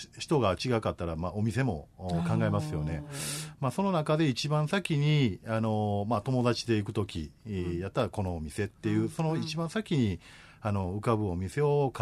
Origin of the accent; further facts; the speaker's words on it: Sanda, Hyogo, Japan; 私が三田出身で、まあ、三田で生まれ育って、うん、まあ、今も三田暮らしてるんですけども、まあ、地元ということで、まあ、実家が専業農家なんです。